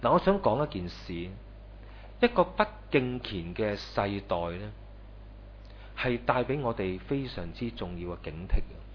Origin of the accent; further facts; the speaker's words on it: China; 我们中国人说养子方知父母恩